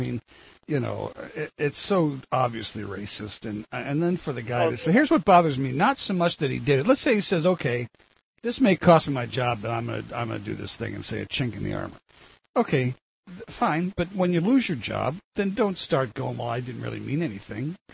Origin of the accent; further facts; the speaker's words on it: Atascadero, California, United States; from Atascadero.